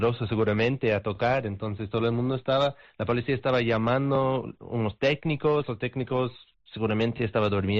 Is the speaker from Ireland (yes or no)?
yes; Ireland; Spanish is a second language; yo soy de Irlanda, pero aprendí español con mexicanos.